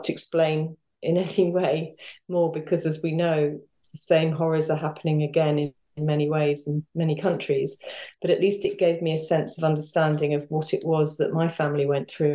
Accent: London, United Kingdom; I grew up in North London. And it wasn't until I was probably a teenager that I realized that my two sets of grandparents both came to the UK from Germany.

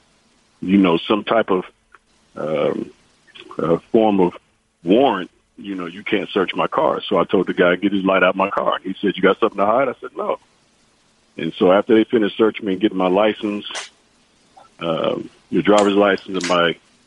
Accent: Inglewood, California, United States; Oh, absolutely. Like you said, I grew up in Inglewood, you know, so I've been pulled over numerous times.

